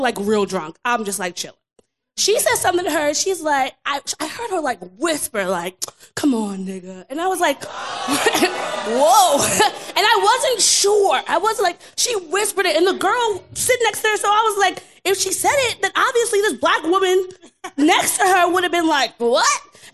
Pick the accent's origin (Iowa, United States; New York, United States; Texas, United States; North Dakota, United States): New York, United States; Brooklyn; I'm from Brooklyn, New York.